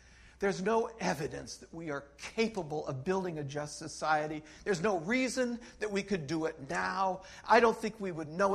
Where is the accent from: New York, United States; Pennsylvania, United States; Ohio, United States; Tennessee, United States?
New York, United States; I grew up in New York State